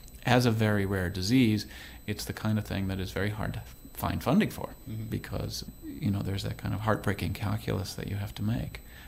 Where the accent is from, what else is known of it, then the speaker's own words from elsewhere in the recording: Seattle, Washington, United States; I'm from Seattle. I grew up there. It was not always like what it is now.